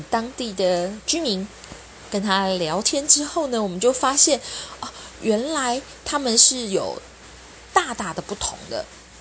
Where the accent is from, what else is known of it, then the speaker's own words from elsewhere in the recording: Taiwan; 我们台湾人是会特别谨慎的。